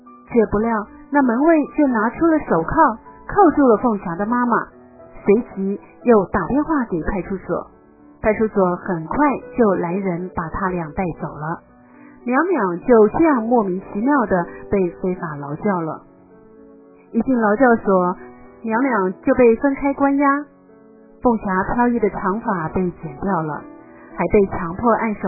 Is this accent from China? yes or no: yes; China; 我们中国人为什么会有这种想法？